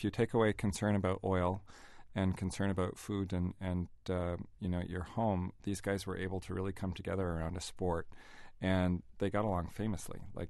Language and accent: English; Boston, Massachusetts, United States; I didn't appreciate as a Bostonian, just how much freedom we have.